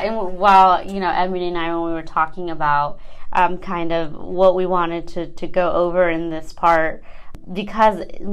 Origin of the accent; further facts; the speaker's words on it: Mexico; I'm from Mexico